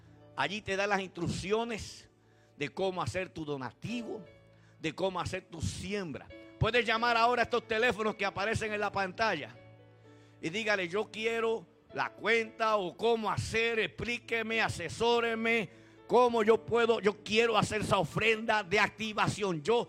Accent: Puerto Rico; Mira, yo soy puertorriqueño, 30 años viviendo en el campo misionero.

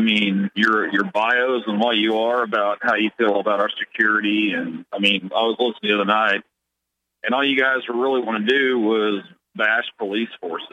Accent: Oklahoma, United States; Is it because you're from New Hampshire and we're from Oklahoma and you got guys calling from everywhere?

